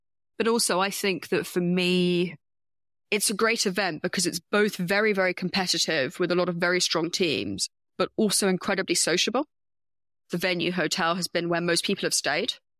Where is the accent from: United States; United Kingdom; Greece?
United Kingdom; I'm a Brit